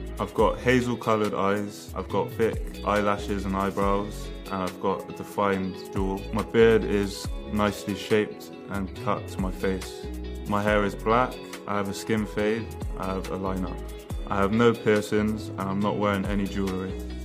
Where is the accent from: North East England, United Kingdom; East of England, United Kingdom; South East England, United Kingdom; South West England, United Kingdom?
South West England, United Kingdom; Bristol; I'm 25 and I'm from Bristol. I am Jamaican and English and my skin complexion is brown.